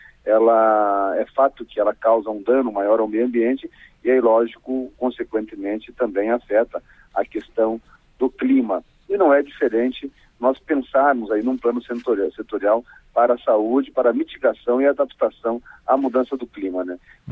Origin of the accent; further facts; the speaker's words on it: Paraná, Brazil; Eu sou do Paraná.